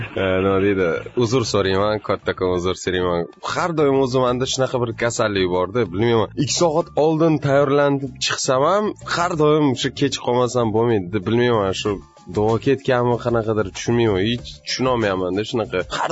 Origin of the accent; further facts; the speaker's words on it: Samarkand, Samarqand Region, Uzbekistan; Tojik tilini ham, men tojik tilini ham o'rganganmiz. Shu maktabda, ko'chada, Samarqandda katta bo'lganmiz. Samarqandda juda ham ko'p tojiklar bor.